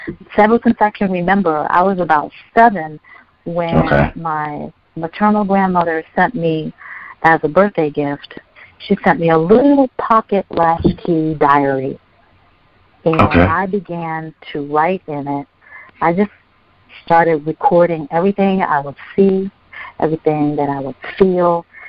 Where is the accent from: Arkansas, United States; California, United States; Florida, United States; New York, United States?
New York, United States; born there; also born or lived in Puerto Rico; I was born in New York, and I lived all up and down the East Coast states and in Puerto Rico. My background is racially unmixed, and ethnically I'm Puerto Rican.